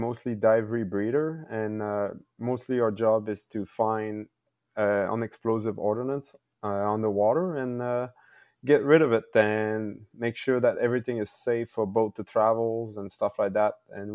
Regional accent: Quebec, Canada; now in Toronto, Canada; I'm from Quebec, live in Toronto.

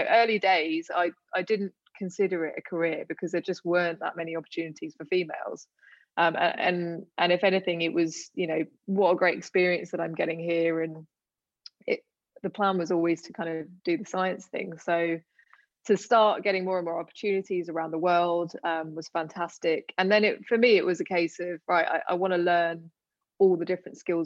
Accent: United Kingdom; now in Australia; I'm female, I'm British Asian, who knows how this is going to go? And because it hadn't really happened too much in the past in Australia

